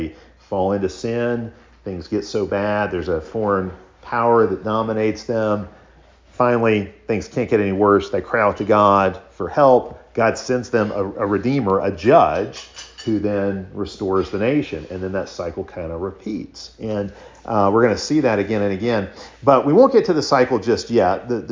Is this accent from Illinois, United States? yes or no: yes; Illinois, United States; I grew up outside of Chicago, real close to Lake Michigan.